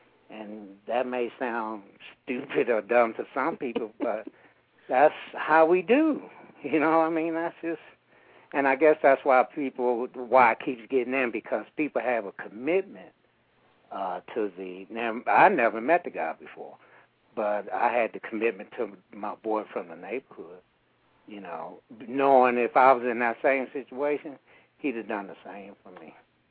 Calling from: Denver, Colorado, United States; I'm calling from Denver, and I had a buddy of mine in Leavenworth.

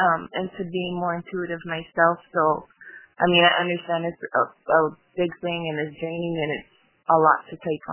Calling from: Miami, Florida, United States; I'm calling from Miami.

